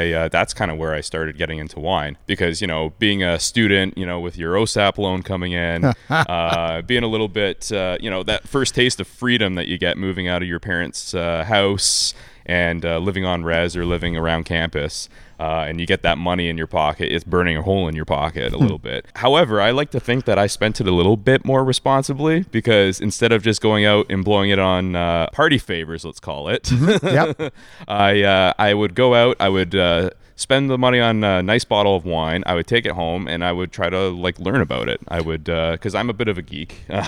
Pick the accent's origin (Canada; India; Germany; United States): Canada; So, you know, I mean, we're a Canadian family through and through. I mean, neither of my parents immigrated or anything like that.